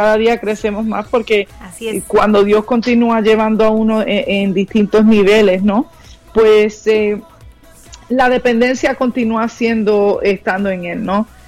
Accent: Puerto Rico; yo nací, crecí en la isla de Puerto Rico, soy puertorriqueña. A los 12 años de edad fue cuando tuve mi encuentro con el Señor

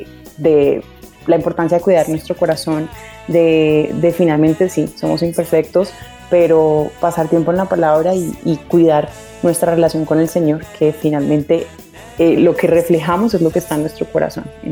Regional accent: Caribbean coast, Colombia; also born or lived in Bogotá; yo nací en Bogotá, me crié en la costa y el criarme en una zona costera en Colombia

